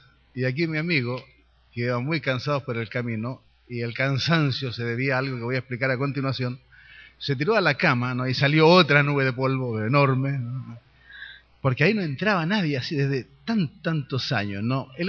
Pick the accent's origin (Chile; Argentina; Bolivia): Chile; Y bueno, y nací ahí en el Hotel Chile, de tal manera que soy chileno porque nací en el Hotel Chile